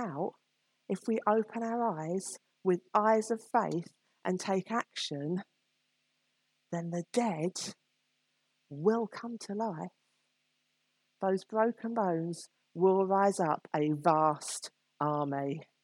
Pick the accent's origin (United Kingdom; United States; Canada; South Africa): United Kingdom; We're very British. We don't like asking for money, do we?